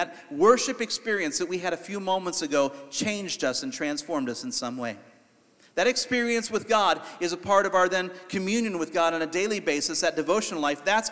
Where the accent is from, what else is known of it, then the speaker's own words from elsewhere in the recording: Ohio, United States; I'm from Ohio.